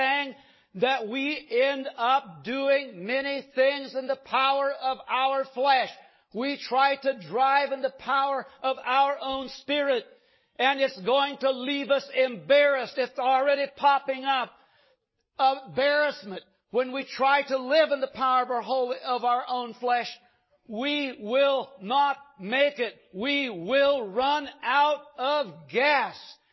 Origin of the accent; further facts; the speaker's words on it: Kansas, United States; We grew up in Kansas in the country, and in those days in Kansas, you could get your driver's license at 14 years old if you had a farm excuse.